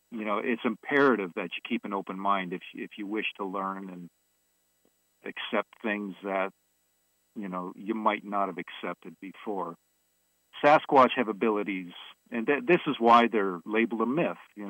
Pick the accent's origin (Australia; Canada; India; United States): Canada; Toronto, Ontario; I'm an Ontario resident, born here. You know, I was born in Toronto, and I live just north of the city. I've been here all my life, basically. And, you know, I'm in my early 50s at this point.